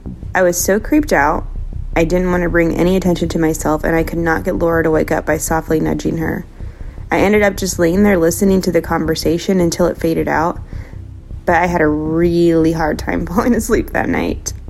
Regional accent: Kansas, United States; I'm from Kansas.

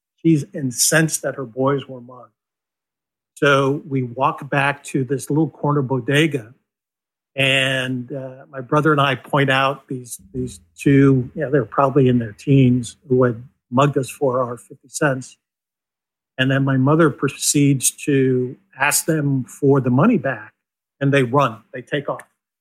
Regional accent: Brentwood, New York, United States; also born or lived in Bronx; Moved out to Long Island. I grew up in Brentwood, Long Island. So I'm a native New Yorker.

